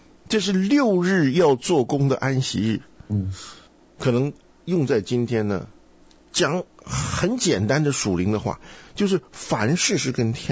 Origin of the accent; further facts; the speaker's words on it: Taiwan; 像以前我在台湾长大的，那都有讲究的。